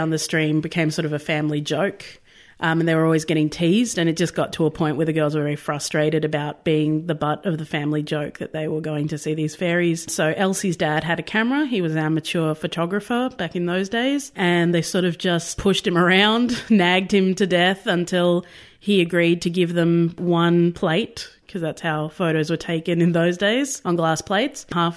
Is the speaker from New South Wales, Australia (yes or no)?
no; Bairnsdale, Victoria, Australia; I grew up in Bairnsdale out in Gippsland and we used to go to Buchan a lot, which is famous for some natural underground caves.